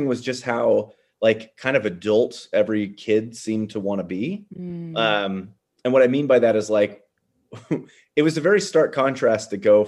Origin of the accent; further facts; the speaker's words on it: Chico, California, United States; And I grew up in Chico, which is a few, you know, it's like, I don't know, 8 hours north of you in San Diego.